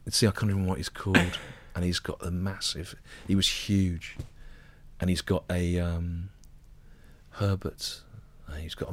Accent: Solihull, West Midlands, United Kingdom; The Duke of Solihull, he was called, and I grew up in Solihull, so I always found that quite funny.

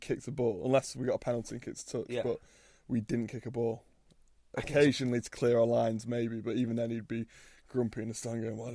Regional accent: Lytham, North West England, United Kingdom; I grew up in Lytham, literally 2 minutes round the corner from Fylde Rugby Club. So that's always been my home rugby club, and went to school in Blackpool. So, yeah, I'm a fairly local lad.

